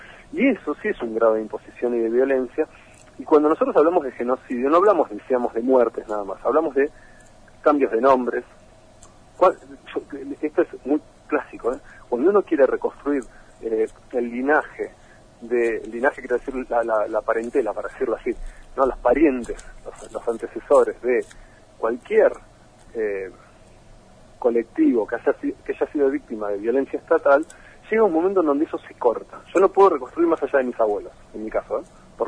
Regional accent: Argentina; somos todos argentinos.

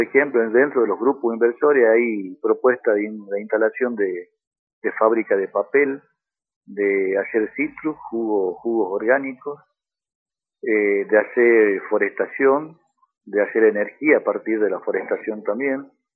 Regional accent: La Esperanza, Jujuy, Argentina; Durante muchos años, mire, yo soy oriundo de la Esperanza.

